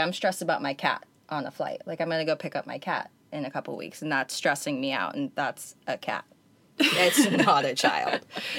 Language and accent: English; California, United States; Like, home is California for us. We're both from Southern California, which worked out perfectly.